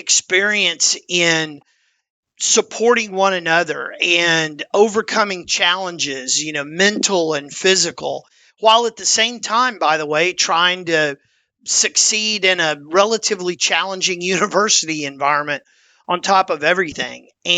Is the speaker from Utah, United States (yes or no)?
no; Nacogdoches, Texas, United States; born there; as you mentioned, I was born in East Texas, a little town called Nacogdoches. It's actually the oldest town in Texas.